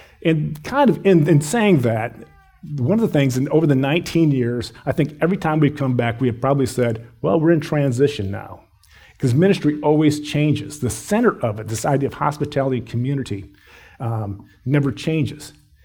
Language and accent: English; England, United Kingdom; So this year, we're from England, right?